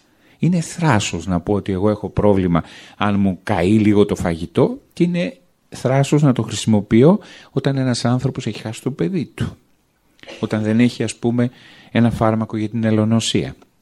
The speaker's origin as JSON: {"language": "Greek", "region": "Crete", "country": "Greece", "said": "Λέω είμαστε από την Ελλάδα και εγώ συγκεκριμένα τους λέω είμαι από την Κρήτη."}